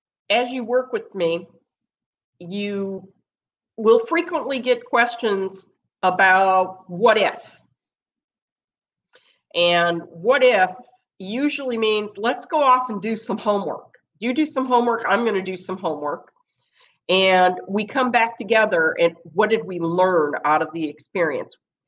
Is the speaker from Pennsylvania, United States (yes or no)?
no; Michigan, United States; now in Texas, United States; Now, those of you who know me know I'm from Michigan, but I'm not living in Michigan. I'm living in Texas.